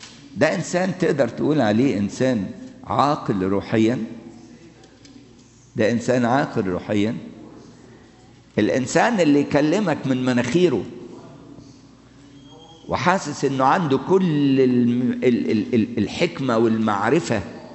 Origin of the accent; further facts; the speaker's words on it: Egypt; المصيبه اللي حصلت عندنا في مصر، الشهداء ولادنا الشباب مسيحيين ومسلمين